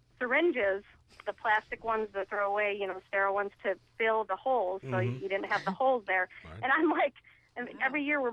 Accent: Vermont, United States; now in Massachusetts, United States; Every year, I'm from Vermont originally. I live in Massachusetts

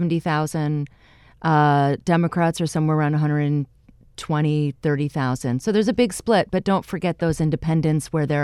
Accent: Fairport, New York, United States; now in Canton, United States; I'm originally from Fairport, New York, but I have lived in northern New York for over 30 years.

